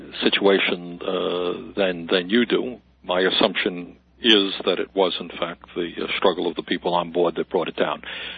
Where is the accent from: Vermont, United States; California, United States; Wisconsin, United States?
Vermont, United States; who works with progressive Democrats in Congress and here in my home state of Vermont.